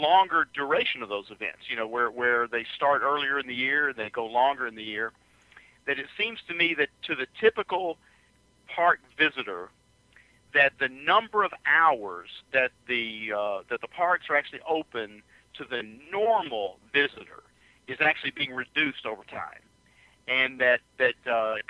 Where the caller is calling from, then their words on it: Mississippi, United States; I'm calling from Northern Mississippi.